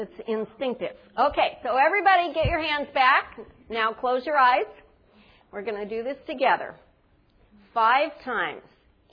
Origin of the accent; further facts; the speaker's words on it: California, United States; I'm from California. We're not allowed to talk about males and females anymore.